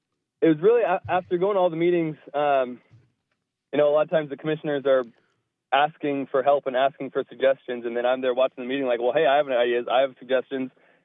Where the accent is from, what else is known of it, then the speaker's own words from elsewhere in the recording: Grants Pass, Oregon, United States; I was born and raised here in Grants Pass.